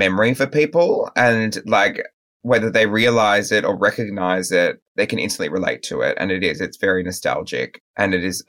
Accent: Melbourne, Victoria, Australia; because I grew up in Melbourne, even just seeing them on our trains

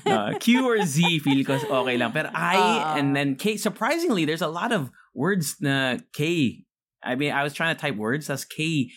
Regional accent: United States; Because I used to be super into teleserye when I was growing up in the States.

